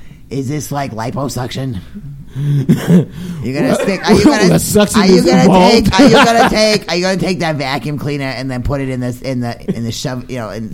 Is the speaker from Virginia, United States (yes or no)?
no; New Jersey, United States; They could go fuck themselves. I'm from New Jersey.